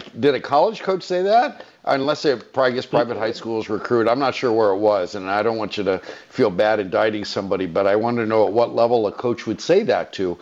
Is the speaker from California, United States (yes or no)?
yes; California, United States; born there; I'm a Valley guy. I was born in the San Fernando Valley.